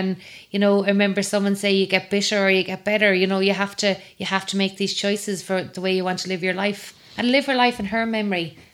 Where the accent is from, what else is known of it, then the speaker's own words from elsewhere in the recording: Galway, Connacht, Ireland; all my years growing up in Galway and out and about and around the place